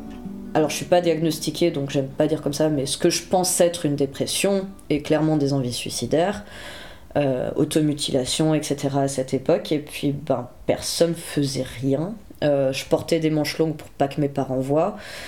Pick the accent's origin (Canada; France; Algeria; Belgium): France; Blois, Centre-Val de Loire; Je suis née à Blois. Et donc, j'ai grandi là-bas, j'ai fait mon collège et mon lycée là-bas.